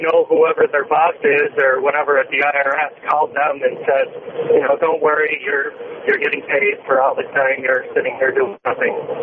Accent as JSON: {"language": "English", "town": "Buffalo", "region": "New York", "country": "United States", "said": "I'm from Buffalo. Driving across Ohio. I'm a truck driver."}